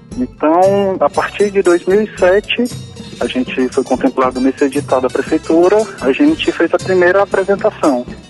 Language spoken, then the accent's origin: Portuguese; Ceará, Brazil; eu sou do … sou do Ceará